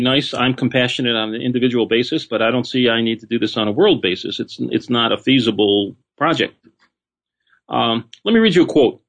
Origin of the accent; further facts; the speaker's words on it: Detroit, Michigan, United States; You know, I come from Detroit, which was a city with problems.